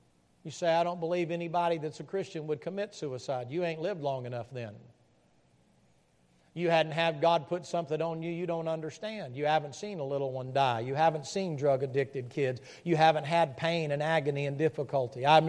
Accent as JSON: {"language": "English", "region": "Tennessee", "country": "United States", "tie": "born or raised there", "said": "I grew up in the South. I grew up in the mountains in Tennessee."}